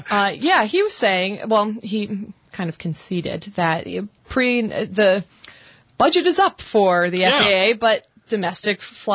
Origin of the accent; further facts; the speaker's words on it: Ohio, United States; I'll say Ohio because I'm from Ohio, so it's okay.